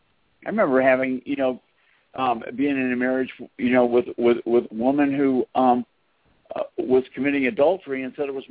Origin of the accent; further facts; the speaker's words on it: Massachusetts, United States; You know, they were all in Illinois, and, you know, we grew up in Massachusetts.